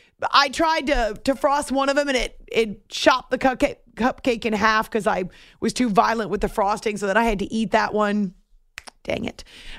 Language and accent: English; United States; I share with you, I hope, a pride in our country, warts and all, pride as an American citizen.